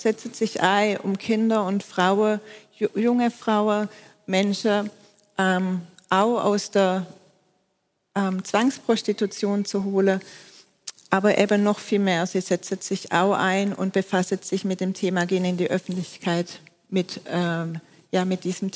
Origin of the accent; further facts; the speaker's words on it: Baden-Württemberg, Germany; accent: Swabian; wie man unschwer hört, komme ich aus Baden-Württemberg und ich hoffe, ich schwäbe nicht zu sehr, weil wenn ich aufgeregt bin, dann kommt es noch viel mehr.